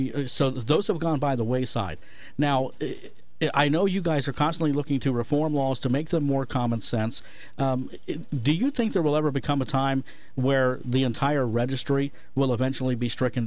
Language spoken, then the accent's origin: English; Ohio, United States; I can give you an example right now in my home state of Ohio